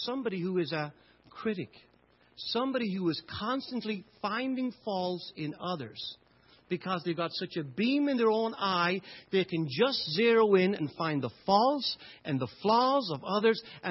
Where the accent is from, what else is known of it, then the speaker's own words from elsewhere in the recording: Ireland; When I was growing up in Ireland, and even as I got older